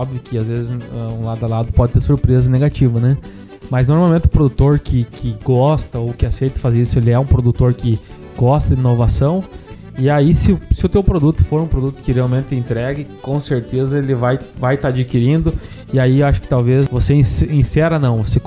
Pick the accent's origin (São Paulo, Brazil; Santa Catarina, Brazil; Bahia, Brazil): Santa Catarina, Brazil; eu vim do Oeste de Santa Catarina, em Noroeste, no Rio Grande do Sul